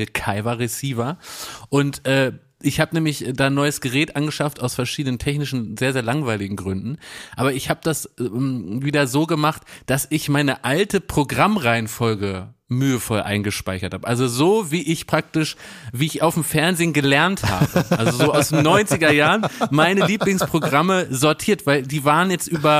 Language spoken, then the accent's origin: German; Berlin, Germany; Früher SFB, ja, als Westberliner